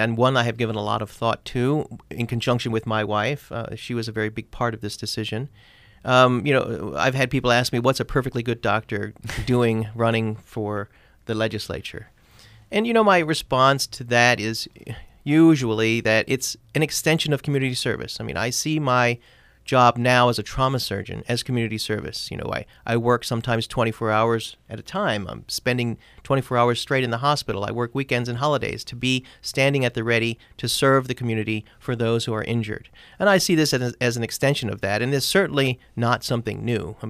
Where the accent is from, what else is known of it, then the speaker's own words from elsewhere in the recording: Maryland, United States; I grew up in Maryland. I spent high school, college, and medical school in Maryland in the Baltimore area.